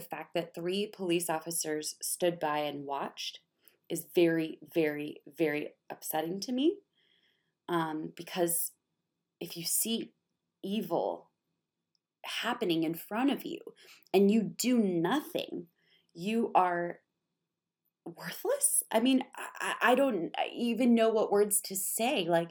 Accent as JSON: {"language": "English", "region": "Minnesota", "country": "United States", "tie": "born or raised there", "said": "I watched the video of something that happened in my home state of Minnesota"}